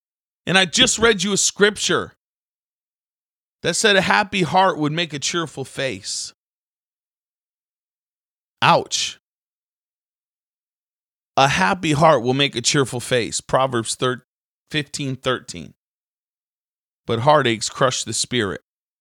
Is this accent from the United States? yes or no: yes; New England, United States; I come from New England, right? It's like you don't really talk to people.